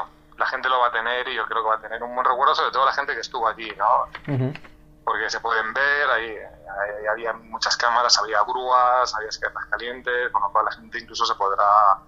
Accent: Madrid, Community of Madrid, Spain; para nosotros que somos de Madrid, pues es un sitio mítico

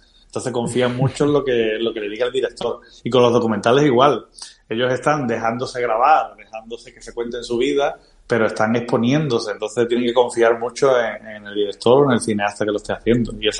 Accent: Algeciras, Andalusia, Spain; como yo soy de Algeciras, de Cádiz, siempre ha sido un mito muy cercano a mí.

